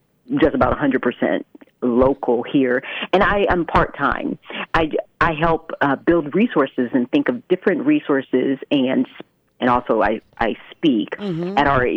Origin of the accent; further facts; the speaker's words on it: Knoxville, Tennessee, United States; I am a native to Knoxville, so I have lived here now 6 years, I believe, and yes, so we moved from Knoxville, Tennessee, and my husband is from West Tennessee, but I am a native East Tennessee